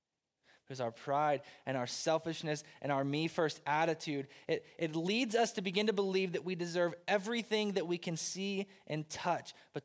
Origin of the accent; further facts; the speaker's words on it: Southern United States, United States; So now I'm from the South, right?